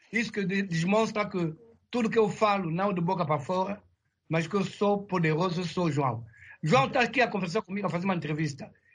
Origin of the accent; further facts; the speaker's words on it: Luanda, Angola; eu cresci aqui em Luanda, quase o povo do Luanda